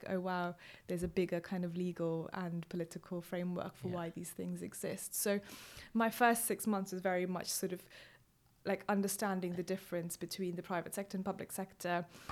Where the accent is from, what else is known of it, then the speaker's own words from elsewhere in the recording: India; And I grew up in India